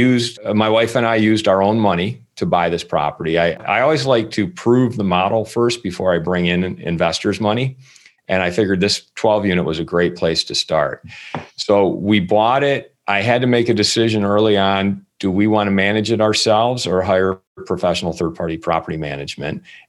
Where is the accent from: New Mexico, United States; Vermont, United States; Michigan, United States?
Michigan, United States; Detroit; even though I grew up in Michigan, I grew up in the Detroit area, and Grand Rapids is on the other side of the state.